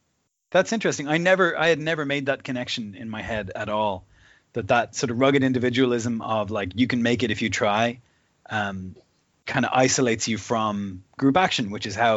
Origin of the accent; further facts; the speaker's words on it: Dublin, Leinster, Ireland; I come from Dublin, where Americans are regarded in a very ambivalent way.